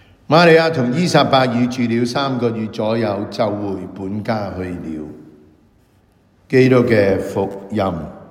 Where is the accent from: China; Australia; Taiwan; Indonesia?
China; 那些犹太人和我们中国人的想法真的很不同。